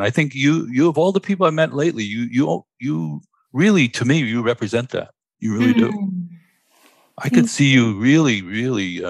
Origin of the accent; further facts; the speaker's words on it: New York City, New York, United States; Yeah, I grew up in Stuyvesant Town, Manhattan.